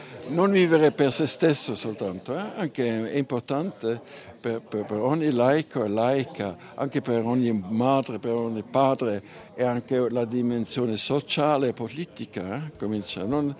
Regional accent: Switzerland; Io sono svizzero.

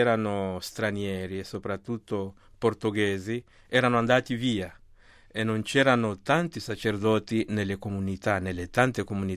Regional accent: Mozambique; parlare qualcosa sui media nel mio paese, che è il Mozambico.

